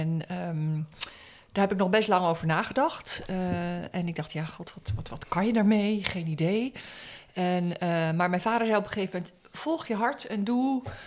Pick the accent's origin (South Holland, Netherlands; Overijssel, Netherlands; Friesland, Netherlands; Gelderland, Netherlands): Gelderland, Netherlands; Arnhem; born there; also born or lived in Haarlem; Maar ik ben geboren in Arnhem.